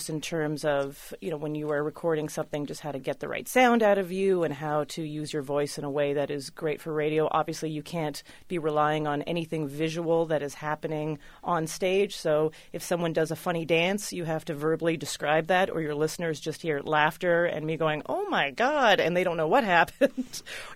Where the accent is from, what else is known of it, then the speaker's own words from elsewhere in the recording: Canada; in Canada. I'm from Canada.